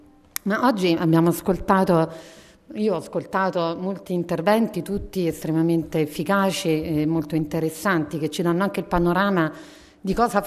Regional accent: Abruzzo, Italy; Io sono abruzzese, quindi la conosco bene.

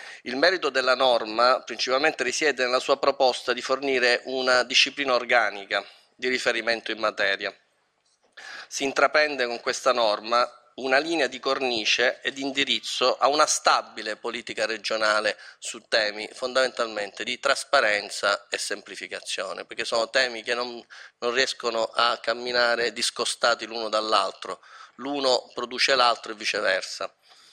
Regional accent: Sicily, Italy; ma lo posso dire in quanto siciliano, non me lo farei dire da altri

